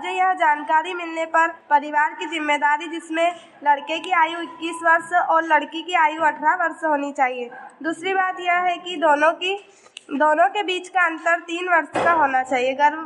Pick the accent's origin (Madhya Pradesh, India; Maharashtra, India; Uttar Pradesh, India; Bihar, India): Madhya Pradesh, India; Pandhana; और मैं पंधाना से हूँ।